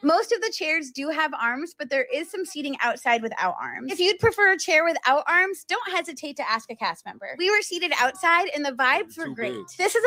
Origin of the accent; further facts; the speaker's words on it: New England, United States; We're from New England, and the lobster was just a little different from what we're used to.